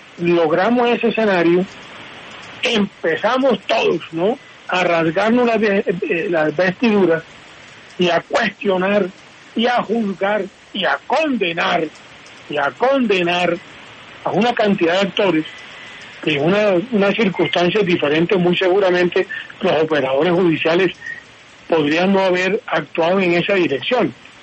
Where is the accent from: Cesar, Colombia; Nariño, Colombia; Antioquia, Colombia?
Cesar, Colombia; porque es que yo soy del César